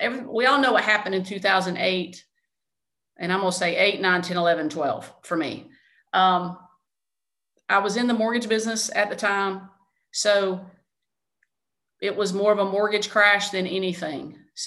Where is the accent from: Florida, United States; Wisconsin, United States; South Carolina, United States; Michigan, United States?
South Carolina, United States; Easley; And you heard me say I was from Easley, small town, knew the bank president, graduated with his son.